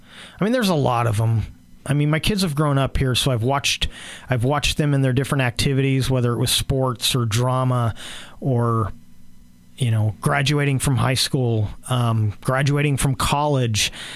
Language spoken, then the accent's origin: English; California, United States; I grew up in the Bay Area